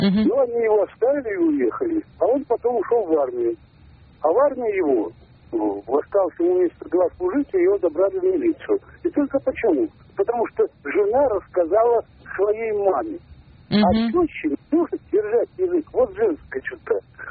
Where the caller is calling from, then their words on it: Samara, Samara Oblast, Russia; Из Самары.